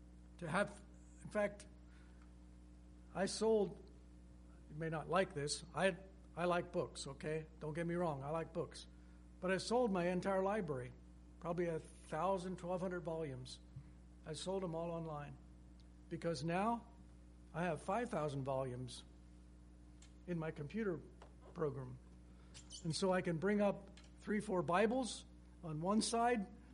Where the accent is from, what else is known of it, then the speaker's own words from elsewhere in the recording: Lititz, Pennsylvania, United States; I come from Mennonite family, the Amish area. In near Lititz, Lancaster County, they won't have cars.